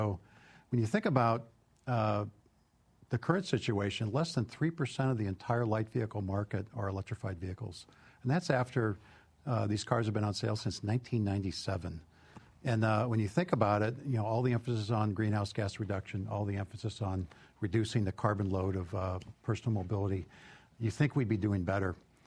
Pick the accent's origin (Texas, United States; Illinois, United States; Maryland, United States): Illinois, United States; Chicago; And I grew up in Chicago, but, you know, I got used to no snow in California